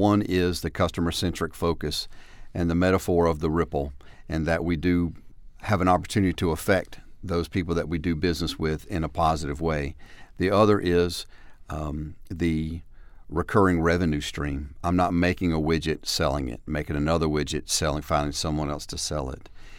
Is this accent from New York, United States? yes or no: no; Camden, South Carolina, United States; I'm originally from Camden.